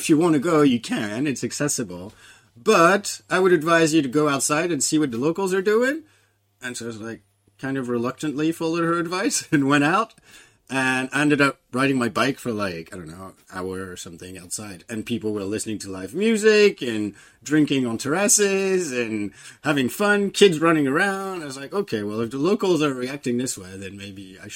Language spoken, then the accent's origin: English; Lyon, Auvergne-Rhône-Alpes, France; English is a second language; moved away as an adult; also born or lived in United States; So born and raised in Lyon, France, on the east of the country. But left France in 2003, so a while ago now. Then I lived in the States